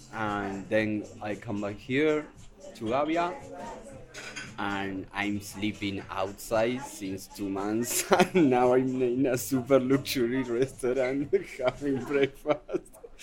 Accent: Uruguay; I'm from Uruguay, South America.

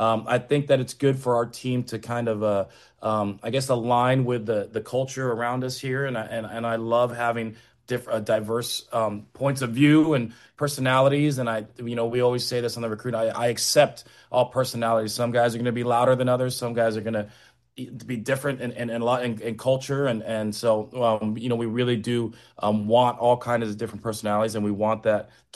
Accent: Los Angeles, California, United States; now in New York, United States; And where I grew up in Los Angeles, you know, it was the same.

